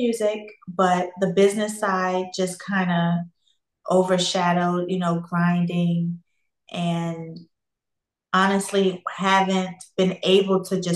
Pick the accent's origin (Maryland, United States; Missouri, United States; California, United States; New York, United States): New York, United States; Brooklyn; now in Atlanta, United States; No, I'm from Brooklyn, New York.